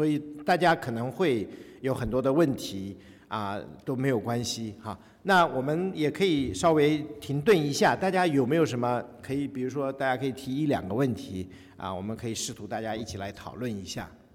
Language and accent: Chinese; China; 对我们从大陆来的弟兄姐妹来讲其实是一个蛮难的一个思想转变的这样一个过程